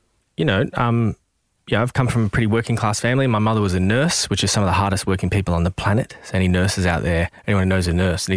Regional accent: Hurstville, New South Wales, Australia; I grew up in Hurstville, which is Southwest Sydney.

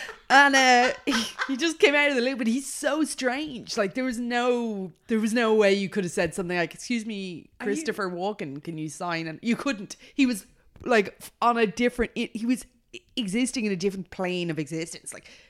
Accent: Australia; I'm just constantly an Australian.

